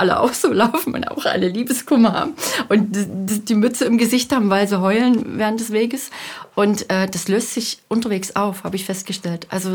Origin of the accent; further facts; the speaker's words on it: Leipzig, Saxony, Germany; Ich komme ja aus der Region Leipzig, wo keine Berge sind.